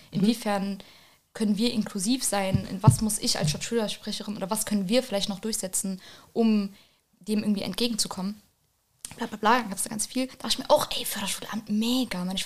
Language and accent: German; Rüsselsheim, Hesse, Germany; also born or lived in Wiesbaden; Ich bin ja in Rüsselsheim, ich bin in Wiesbaden geboren tatsächlich, aber ich bin hier aufgewachsen.